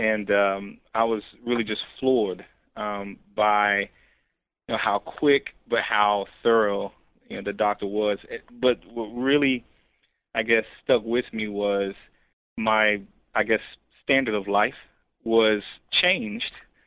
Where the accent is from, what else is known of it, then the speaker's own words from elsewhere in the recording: North Carolina, United States; now in Pennsylvania, United States; I'm from North Carolina.